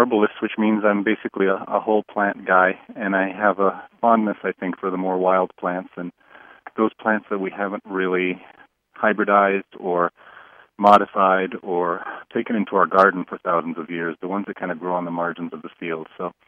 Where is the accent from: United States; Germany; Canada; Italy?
Italy; English is a second language; And I'm originally from Italy, so I grew up in the Alps, in the Dolomite region, which is kind of in the middle of the Alps, just south of Austria.